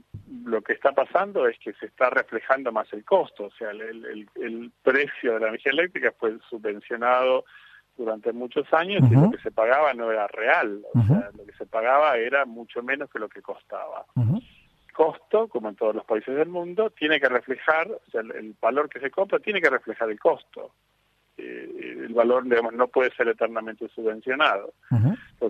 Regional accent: Argentina; Bueno, como se escucha, yo soy argentino. Yo me fui a Argentina hace poco más de 20 años con Techint.

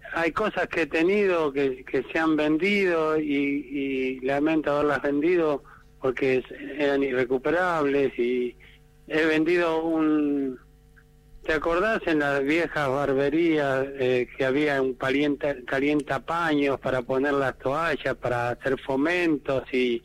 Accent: Buenos Aires, Argentina; Yo me acuerdo de chico, acá en Villa Urquiza

